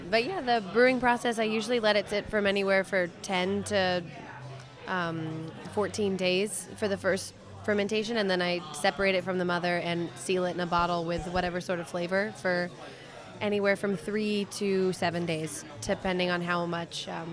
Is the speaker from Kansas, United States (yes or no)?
yes; Kansas, United States; I'm from Kansas originally, so I drove it up here with me.